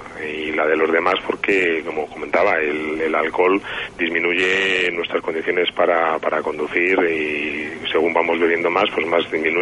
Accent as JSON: {"language": "Spanish", "town": "Madrid", "region": "Community of Madrid", "country": "Spain", "said": "Yo soy de Madrid e incluso tengo familia aquí en Segovia"}